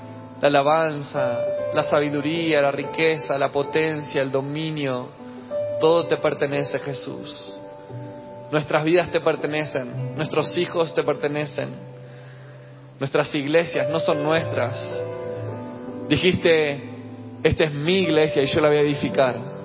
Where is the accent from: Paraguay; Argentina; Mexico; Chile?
Argentina; originalmente no soy de Buenos Aires, sino que soy de una ciudad 500 kilómetros de Argentina, al norte de Buenos Aires, donde es obligatorio dormir siesta.